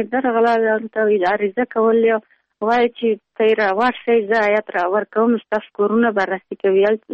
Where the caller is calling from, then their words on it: Pul-e-Khumri, Baghlan, Afghanistan; د پلخمري.